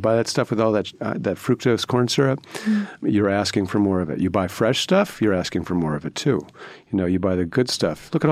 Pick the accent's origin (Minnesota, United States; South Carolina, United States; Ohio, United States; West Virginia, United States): Ohio, United States; Cleveland; I grew up in Cleveland in the 1970s.